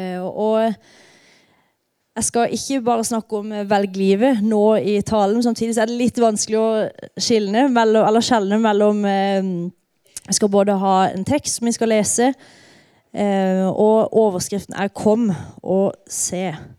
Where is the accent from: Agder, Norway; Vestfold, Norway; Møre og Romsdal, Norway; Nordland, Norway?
Agder, Norway; Iveland; På det tidspunktet så bodde jeg fortsatt hjemme på Iveland.